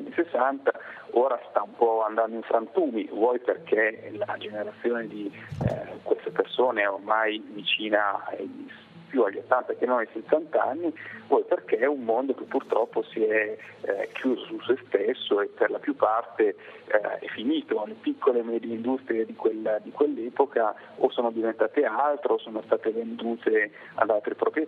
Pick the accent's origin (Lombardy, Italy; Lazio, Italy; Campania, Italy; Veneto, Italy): Lombardy, Italy; Vigevano; Io sono lombardo, sono di Vigevano, una città celebre per la fortuna dei calzaturifici negli anni 60